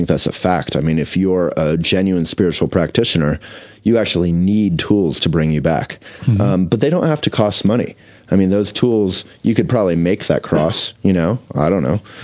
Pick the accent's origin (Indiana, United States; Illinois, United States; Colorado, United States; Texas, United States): Colorado, United States; Boulder; like I grew up in the Buddhist tradition here in Boulder, Colorado, with Chögyam Trungpa